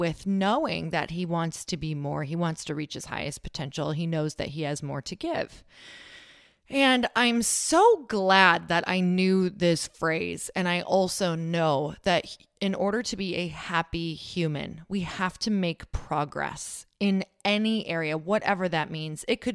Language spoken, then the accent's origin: English; Michigan, United States; Like I am … from Upper Michigan and it's just crazy town.